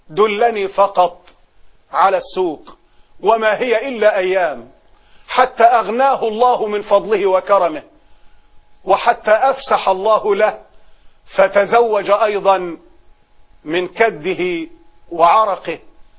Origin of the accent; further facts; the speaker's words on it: Egypt; أبناء المسلمين في بلدنا مصر